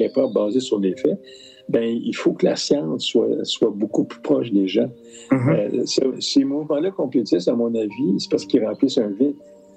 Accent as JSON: {"language": "French", "town": "Quebec City", "region": "Quebec", "country": "Canada", "said": "je suis de Québec"}